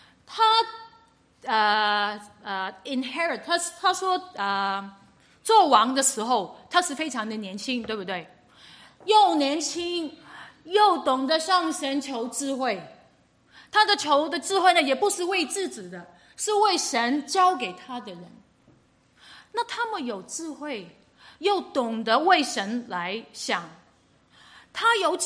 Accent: Macau; Chinese is a second language; 你们有去过澳门吗？我是澳门长大，你们有去过澳门吗？

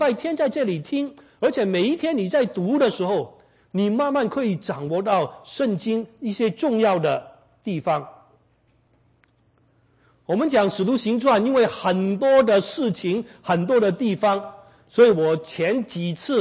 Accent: China; 那诸葛亮也是我们中国人当中，我们说是最聪明的一个人

